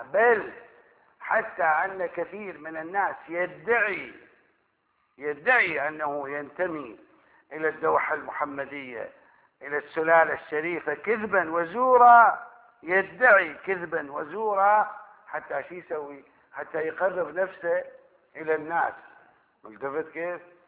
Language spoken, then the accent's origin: Arabic; Karbala, Karbala Governorate, Iraq; كان عندنا في كربلاء بالمناسبه، كان عندنا في كربلاء